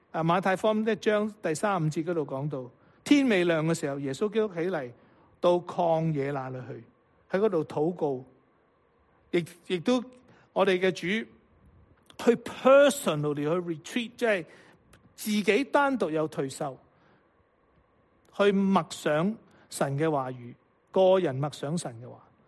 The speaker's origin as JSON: {"language": "Cantonese", "region": "Guangdong", "country": "China", "said": "我哋广东人好中意食烧味饭嘅。"}